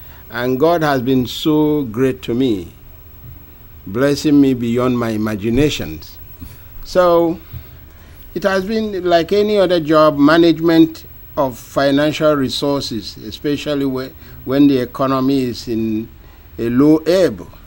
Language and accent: English; Nigeria; born there; By God's grace, I was born in Nigeria and have become a Caribbean by aeroplane.